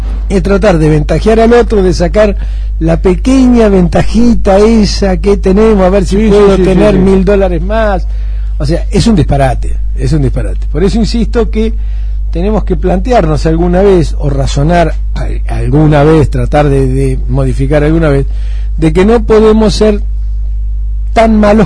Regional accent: Argentina; ¿Qué malos somos los argentinos con los argentinos? ¿Qué poco que nos queremos entre nosotros?

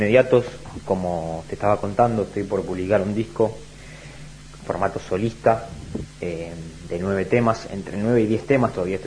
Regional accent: Bolívar, Buenos Aires Province, Argentina; now in La Plata, Argentina; cuando estemos en Bolívar también allá, porque somos muchos oriundos de Bolívar

